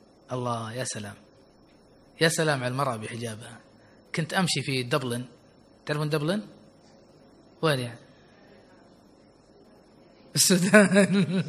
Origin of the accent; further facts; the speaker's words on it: Saudi Arabia; قالت أنت منين؟ قلت أنا من السعودية.